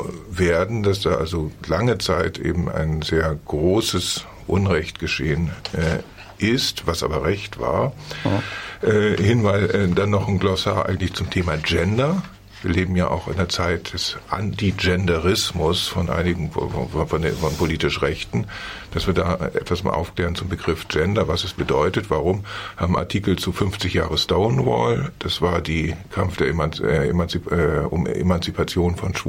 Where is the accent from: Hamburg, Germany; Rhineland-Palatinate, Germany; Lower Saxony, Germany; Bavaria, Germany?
Hamburg, Germany; born there; Ich bin in Hamburg geboren und arbeite in Thüringen.